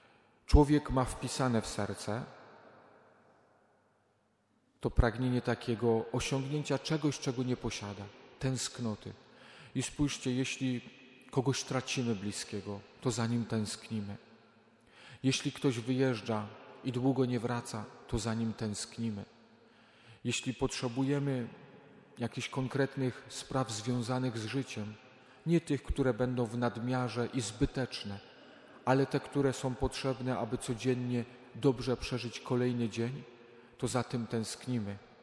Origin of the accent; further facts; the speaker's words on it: Lesser Poland, Poland; Ja, moi drodzy, pochodzę z gór. Dorastałem, obserwując codziennie trzy korony.